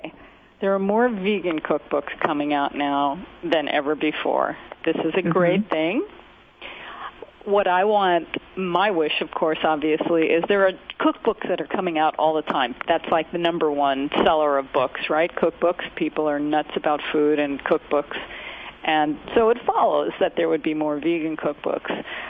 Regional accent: New York, United States; I really can relate to because I'm from New York

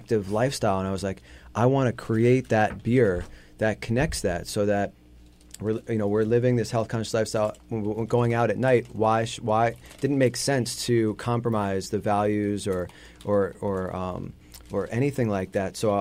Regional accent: New York, United States; now in Los Angeles, United States; But then I'm from New York. We landed in Los Angeles

